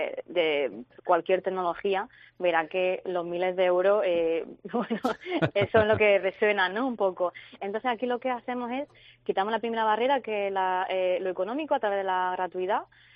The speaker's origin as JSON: {"language": "Spanish", "town": "Almería", "region": "Andalusia", "country": "Spain", "said": "Yo soy de Almería"}